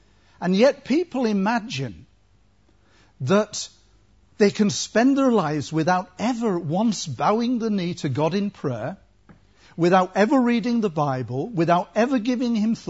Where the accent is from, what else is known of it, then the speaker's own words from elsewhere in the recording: Hull, Yorkshire and the Humber, United Kingdom; in Hull. I used to tell my girls that we were so poor that they pulled our house down to build slums.